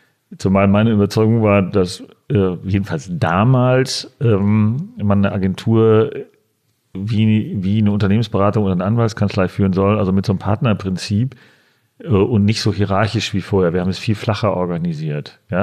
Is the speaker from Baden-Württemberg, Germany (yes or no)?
no; Dortmund, North Rhine-Westphalia, Germany; dass ich gebürtiger Dortmunder bin